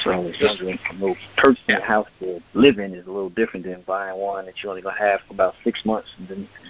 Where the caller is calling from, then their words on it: New Jersey, United States; Yeah, that's my New Jersey area code. I'm calling from New Jersey.